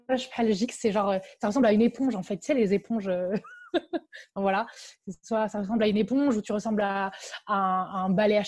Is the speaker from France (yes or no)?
no; Morocco; Déjà, il faut savoir que moi, j'ai grandi au Maroc.